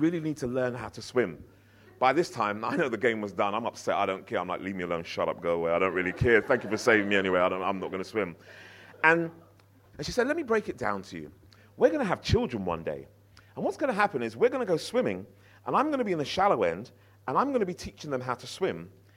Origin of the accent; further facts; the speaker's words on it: Harrow, London, United Kingdom; that's where I was brought up in Harrow